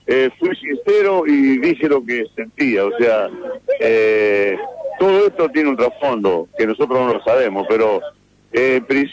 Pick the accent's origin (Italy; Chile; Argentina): Argentina; Santa Fe; Y como santafesino fue que me expresé